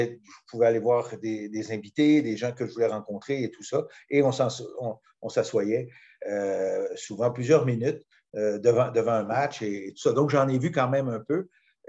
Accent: Granby, Quebec, Canada; born or raised there

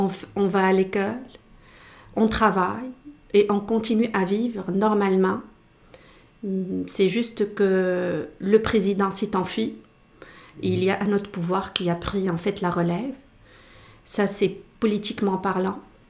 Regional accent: Tunisia; Oui. Donc, je viens de la Tunisie.

